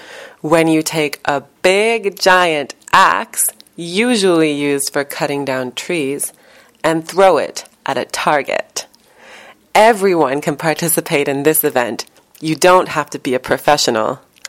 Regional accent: Vancouver, British Columbia, Canada; and I'm from Vancouver, Canada.

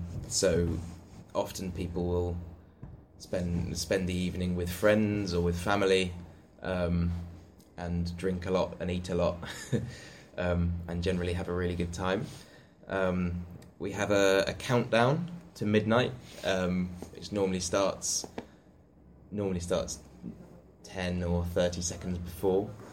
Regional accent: Cambridge, East of England, United Kingdom; I come from Cambridge in England

